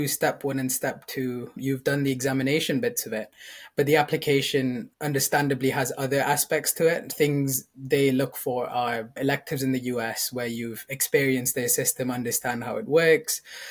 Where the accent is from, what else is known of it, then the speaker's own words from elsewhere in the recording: Abu Dhabi, United Arab Emirates; now in Leeds, United Kingdom; Prior to that, really, I grew up in Abu Dhabi over in the United Arab Emirates.